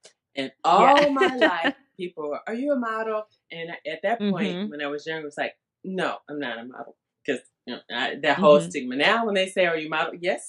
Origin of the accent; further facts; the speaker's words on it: Indianapolis, Indiana, United States; now in Los Angeles, United States; Well, a while ago. I'm from Indianapolis.